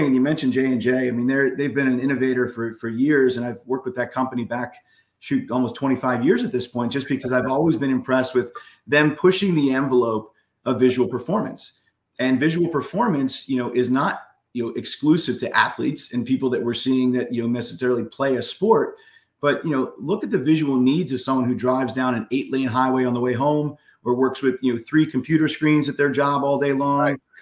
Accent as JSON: {"language": "English", "region": "Pennsylvania", "country": "United States", "tie": "born or raised there", "said": "I grew up in Central Pennsylvania, so I grew up playing sports my whole life."}